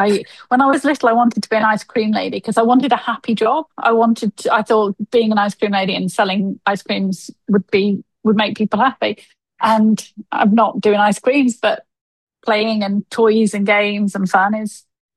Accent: East Midlands, United Kingdom; Yeah, I grew up in and around Northamptonshire, and I'm back living now in Brackley.

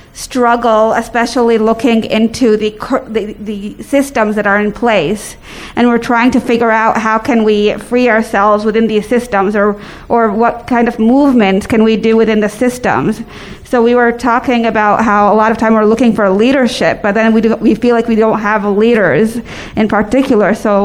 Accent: Israel; I'm a Palestinian from the Israel, like I'm an Israeli citizen, Palestinian.

